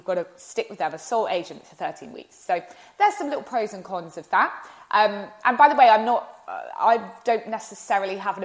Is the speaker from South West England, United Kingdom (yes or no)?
yes; South West England, United Kingdom; But when I've done viewings in my hometown of Devon, I've seen them